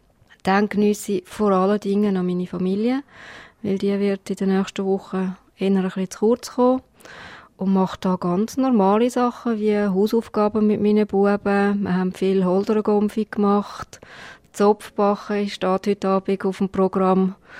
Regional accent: Switzerland; Ich bin eine Schweizerin, so wie Sie auch. Bin da aufgewachsen, da sozialisiert und ich fühle mich auch sehr verbunden mit der Schweiz und den schweizerischen Werten

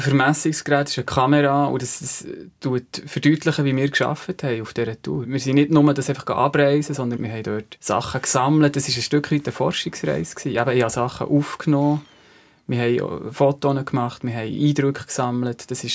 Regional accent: Switzerland; wir sind ja Schweizer, wir leben hier

